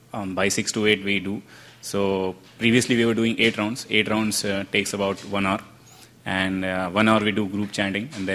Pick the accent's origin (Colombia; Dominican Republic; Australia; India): India; Bangalore, Karnataka; English is a second language; moved away as an adult; now in United States; I came from Bangalore. I'm new to the US.